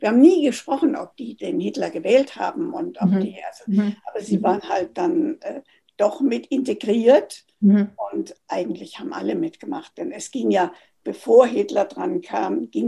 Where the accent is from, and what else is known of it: Gerstetten, Baden-Württemberg, Germany; born or raised there; also born or lived in Schweinfurt